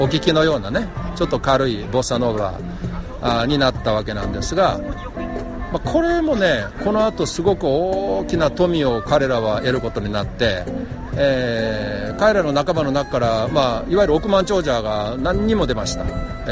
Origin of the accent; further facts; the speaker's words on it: Osaka, Japan; 大阪出身で大阪に長くいましたけど、